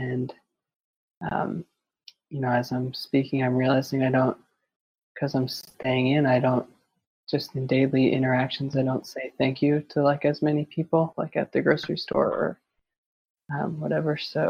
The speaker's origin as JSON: {"language": "English", "town": "Austin", "region": "Texas", "country": "United States", "said": "I'm from Austin, Texas"}